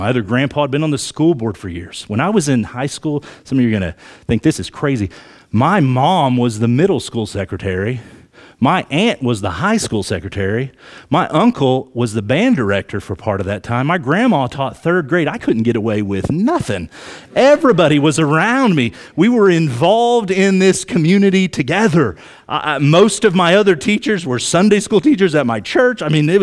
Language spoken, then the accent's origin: English; Oklahoma, United States; And I'm like, yeah, I grew up in Oklahoma.